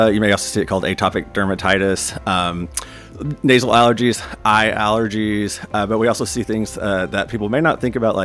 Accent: Tennessee, United States; Absolutely. I grew up with allergies and asthma.

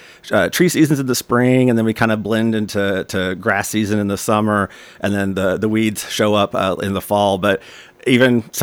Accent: Tennessee, United States; Absolutely. I grew up with allergies and asthma.

